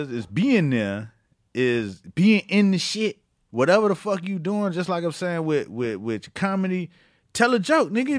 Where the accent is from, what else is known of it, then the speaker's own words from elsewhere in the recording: Florida, United States; And it was in Florida. I'm from Florida. So, you know, I know motherfuckers.